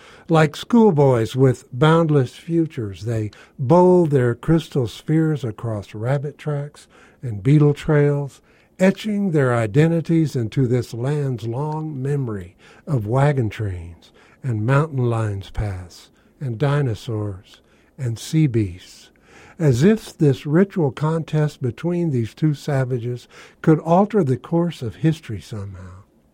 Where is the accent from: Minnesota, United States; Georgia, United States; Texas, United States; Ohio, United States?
Texas, United States; Houston; also born or lived in Austin / Los Angeles; Well, I've been born in Texas. I'm a Texan, born and bred in Houston. Went to school in Austin, to UT, University of Austin, and came out here.